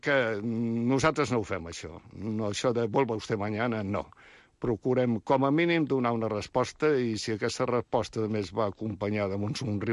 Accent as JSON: {"language": "Catalan", "town": "Barcelona", "region": "Catalonia", "country": "Spain", "tie": "born or raised there", "said": "Jo sóc fill de Barcelona."}